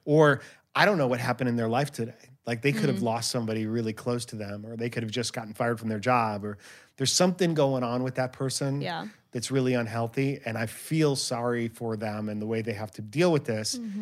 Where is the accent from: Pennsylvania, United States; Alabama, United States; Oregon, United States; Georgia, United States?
Georgia, United States; I'm from Georgia.